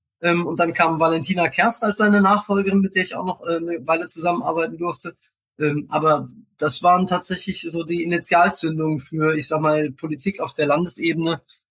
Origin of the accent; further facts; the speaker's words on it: Ostdorf, Germany; ich bin ja bei meinen Großeltern aufgewachsen in Ostdorf nach dem Tod meiner Mutter.